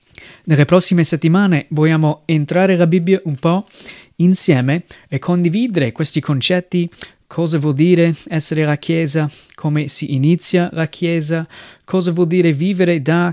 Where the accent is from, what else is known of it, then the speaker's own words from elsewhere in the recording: United States; now in Italy; vengo dagli Stati Uniti e sono missionario qui in Italia dal 2007.